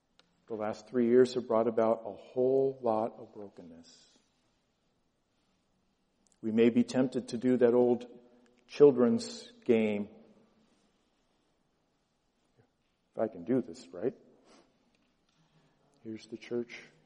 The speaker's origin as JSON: {"language": "English", "region": "Washington", "country": "United States", "tie": "born or raised there", "said": "I am from the 509. I grew up in Eastern Washington. And one of the things I learned living in the Tri-Cities"}